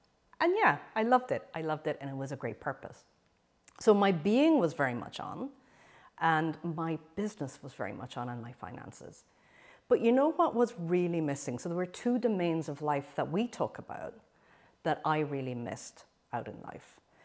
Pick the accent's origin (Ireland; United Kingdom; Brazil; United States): Ireland; looking forward to moving back to the UK, even though I'm from Ireland, but I bought a property in the UK